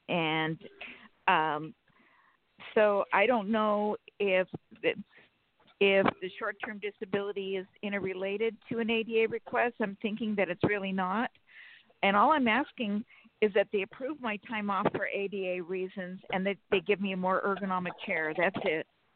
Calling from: Sacramento, California, United States; from Sacramento, California.

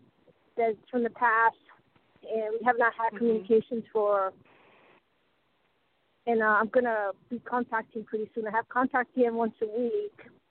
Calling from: Arizona, United States

